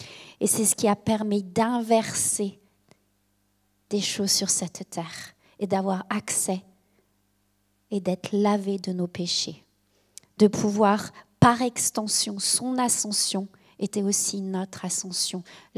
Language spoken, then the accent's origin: French; Lyon, Auvergne-Rhône-Alpes, France; Alors, je viens de Lyon et c'est bon d'être ici.